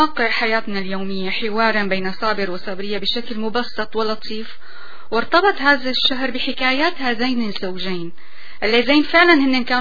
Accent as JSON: {"language": "Arabic", "town": "Damascus", "region": "Damascus Governorate", "country": "Syria", "tie": "born or raised there", "said": "بس أنا اليوم رح خص بالذكر مدينة دمشق لأنه هي مدينتي، أنا ولدت وترعرعت فيها"}